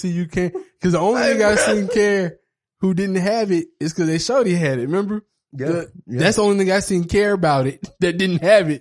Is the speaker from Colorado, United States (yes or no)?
no; Miami, Florida, United States; I'm from Miami.